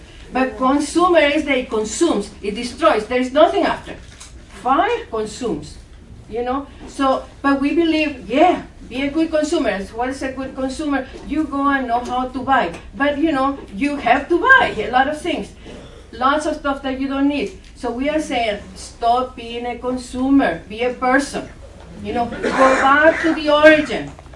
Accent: El Salvador; English is a second language; I am from Central America, from El Salvador.

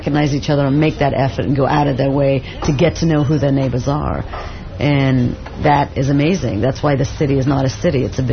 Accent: Iraq; now in Canada; They don't know I'm from Iraq.

